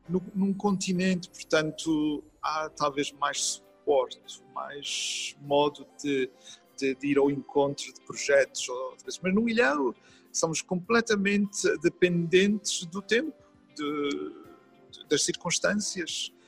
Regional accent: Azores, Portugal; born there; teria que ser, obviamente, na ilha onde eu nasci, na ilha de São Jorge.

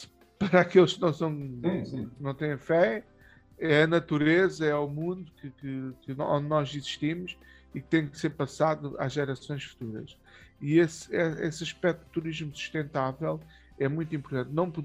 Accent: Olhão, Algarve, Portugal; Na zona onde eu vivo, de onde eu sou originário, na zona onde eu sou parque, no Algarve, neste caso sou parque Antevida, da zona onde eu nasci, Olhão

